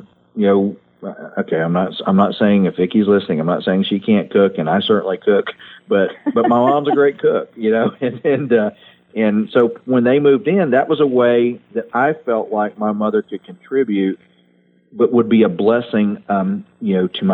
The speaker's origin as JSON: {"language": "English", "region": "the South", "country": "United States", "said": "But I also, you know, we're from the South. A lot of Southern traditions and foods are being lost."}